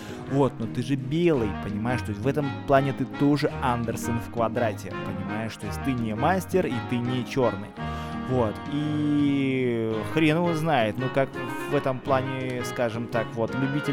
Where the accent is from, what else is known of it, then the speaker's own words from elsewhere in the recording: Brest, Brest Region, Belarus; Бля, чувак, нахуй, я из Бреста. Понимаешь, все мои подружки остались в Бресте.